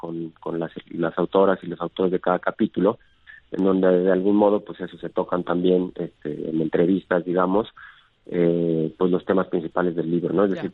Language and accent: Spanish; Mexico; Películas pues que nos han marcado a todas y todos como mexicanos